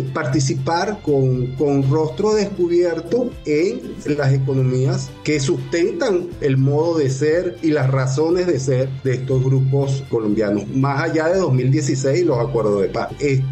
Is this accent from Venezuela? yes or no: yes; Venezuela; nos permitiera estar en paz como venezolanos